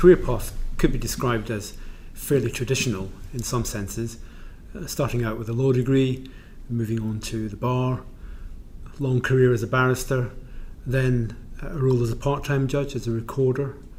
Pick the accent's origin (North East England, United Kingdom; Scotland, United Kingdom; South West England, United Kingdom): Scotland, United Kingdom; now in England; I grew up in Scotland and have ended up in the English judiciary.